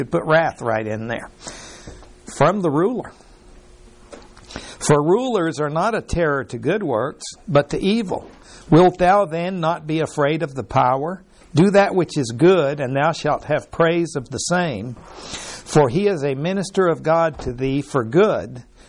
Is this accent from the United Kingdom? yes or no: no; Mexico; I was raised in Mexico.